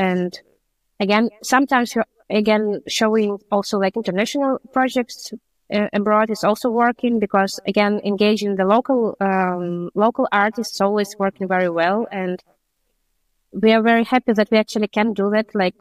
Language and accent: English; Ukraine; I was lucky to be from central Ukraine, and yeah, I could still go to my hometown.